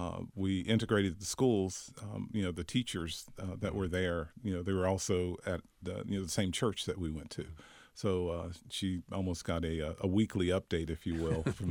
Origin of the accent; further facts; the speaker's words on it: Swannanoa, North Carolina, United States; Growing up in Swannanoa was a wonderful thing. I realized that the people there in the community really looked after each other.